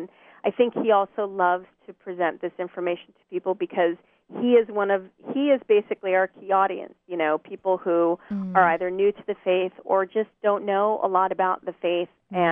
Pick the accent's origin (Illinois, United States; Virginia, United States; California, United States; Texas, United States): California, United States; San Diego; also born or lived in New York; No, I was actually born and raised in San Diego in California.